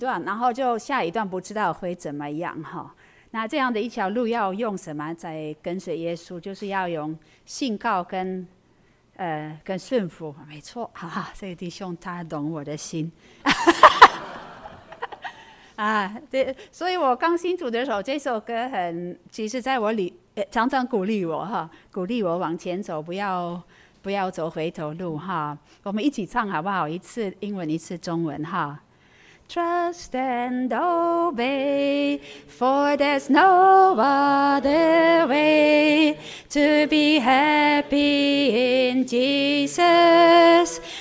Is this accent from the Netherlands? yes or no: yes; Netherlands; Chinese is a second language; 这是我的家乡，我们成长的环境啊，我小时候就是这个环境哈、哦，荷兰的特质是都是平地哈、哦，所以可以看得很远